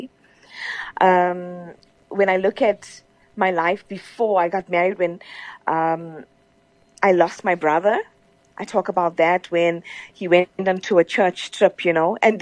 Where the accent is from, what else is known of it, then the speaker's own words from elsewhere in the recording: Durban, KwaZulu-Natal, South Africa; moved away as an adult; now in Johannesburg, South Africa; born and brought up in Durban, moved to Johannesburg in 2007 after I got married. So I'm officially, I think it's like, what, 18, 17 years now. I'm a Gautenger.